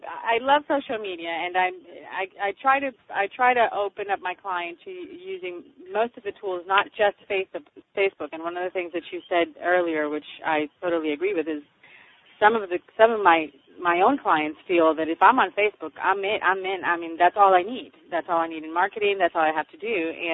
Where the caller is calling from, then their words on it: Puerto Rico; I'm calling from Puerto Rico.